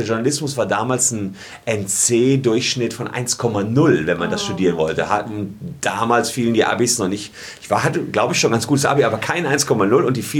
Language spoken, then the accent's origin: German; Gevelsberg, North Rhine-Westphalia, Germany; seit ich 15 bin, habe ich angefangen, für die Lokalzeitung in meinem Heimatdorf Gevelsberg zu schreiben. So, das ist irgendwie um Ennepe-Ruhr-Kreis, Ennepetal, Wuppertal, Hagen kennt man vielleicht. So, da in der Ecke ist das.